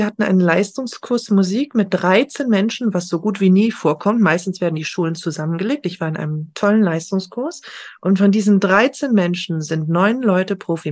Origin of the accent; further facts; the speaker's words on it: Hamburg, Germany; also born or lived in Dresden, Germany; Ich bin ja Hamburgerin, das habe ich noch gar nicht erzählt. Ja. Ich bin zum Studium nach Dresden gegangen